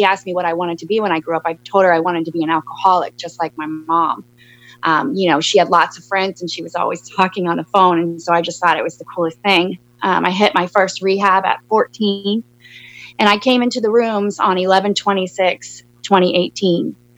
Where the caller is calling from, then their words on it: Virginia, United States; from Northern Virginia, USA.